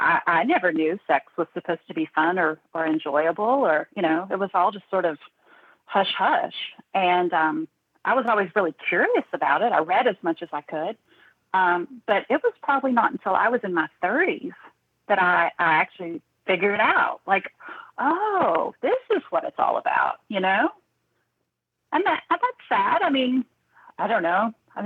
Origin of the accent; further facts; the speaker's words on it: Tennessee, United States; Well, I grew up in Tennessee, small town, very religious town.